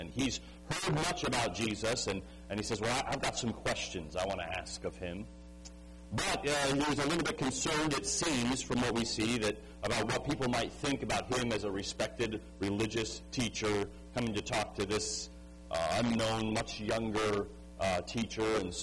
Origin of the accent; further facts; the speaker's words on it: Bolingbrook, Illinois, United States; I was born in Naperville, raised in Bolingbrook, and we moved out to Montgomery.